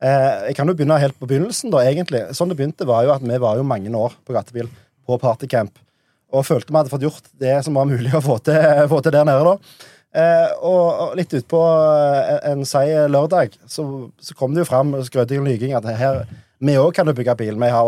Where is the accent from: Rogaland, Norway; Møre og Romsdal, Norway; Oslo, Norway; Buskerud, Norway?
Rogaland, Norway; Sandnes; Ja, nei, jeg kommer fra Sandnes da, så ja. Flytt inn fra Stavanger for anledningen.